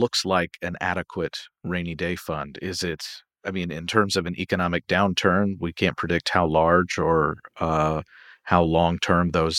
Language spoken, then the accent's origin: English; Kentucky, United States; I mean, I'm obviously thinking about Kentucky, my home state.